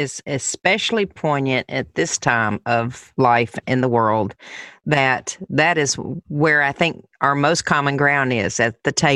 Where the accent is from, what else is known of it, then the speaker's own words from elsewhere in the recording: the South, United States; Are you kidding me? I'm from the South.